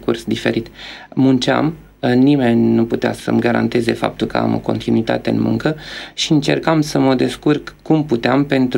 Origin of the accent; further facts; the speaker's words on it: Romania; Din propria mea experiență de viață sunt mândru că sunt român și românii erau văzuți chiar bine.